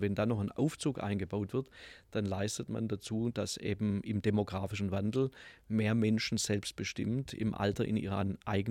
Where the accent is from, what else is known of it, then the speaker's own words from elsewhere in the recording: Tübingen, Baden-Württemberg, Germany; born there; Also Tübingen ist ja auch meine Geburtsstadt